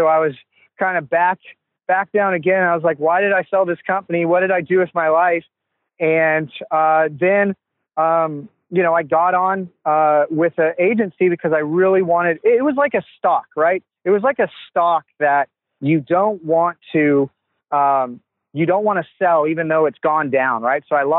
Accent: Houston, Texas, United States; now in Florida, United States; I'm from Houston, Texas. I went to Texas A&M and moved out to Florida

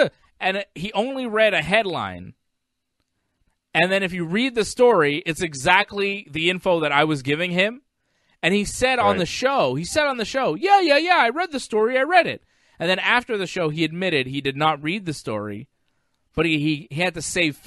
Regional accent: Canada; I'm Canadian, but I'm a combat sports guy over everything.

